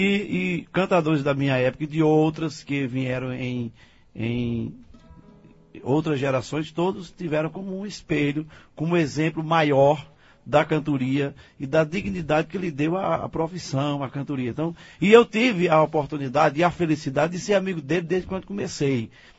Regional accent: Ceará, Brazil; Comecei ouvindo lá na minha região do Vale do Jaguaribe

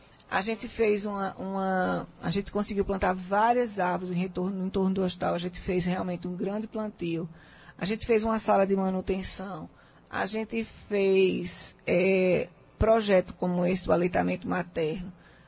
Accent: Recife, Pernambuco, Brazil; eu não sou daqui, Nil, sou de Recife, mas faz 15 anos que eu estou aqui.

